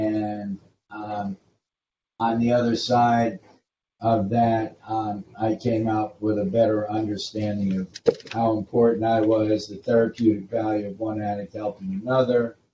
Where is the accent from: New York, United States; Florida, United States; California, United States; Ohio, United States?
Florida, United States; Orlando; He said, where are you from? We said, we're from Orlando.